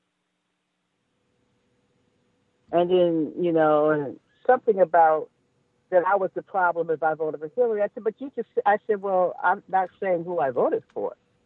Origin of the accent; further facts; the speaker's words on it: California, United States; I said, well, I'm from California, so it didn't matter who I voted for, really.